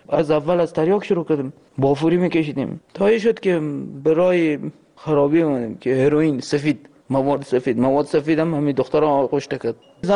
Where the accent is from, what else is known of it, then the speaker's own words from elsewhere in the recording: Afghanistan; moved away; ما الان نزدیک 3 سال نیم همین جنس روزی که از افغانستان آمدیم